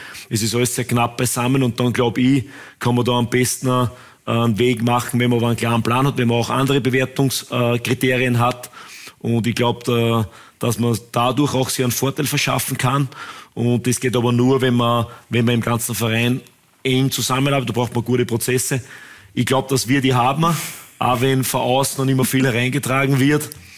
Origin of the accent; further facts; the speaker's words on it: Austria; Und dann müssen wir als Österreicher uns auch fragen